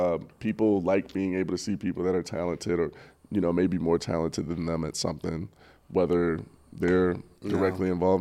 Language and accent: English; Cleveland, Ohio, United States; Definitely helped with my depression and things of that nature growing up. Growing up in Cleveland